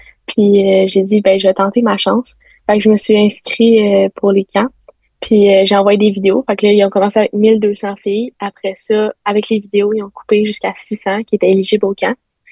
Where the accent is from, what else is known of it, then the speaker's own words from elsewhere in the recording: Saint-Hilaire, Quebec, Canada; Oui, ben je viens de Saint-Hilaire.